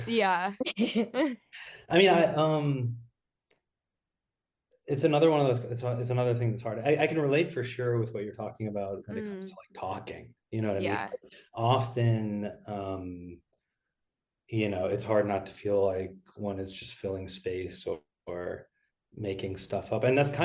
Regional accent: Ohio, United States; like I grew up in Ohio in like a suburb of Cleveland.

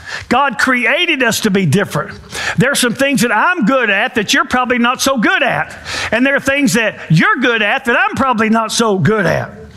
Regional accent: Inskip, Tennessee, United States; born there; I was born poor in Inskip. I wasn't born

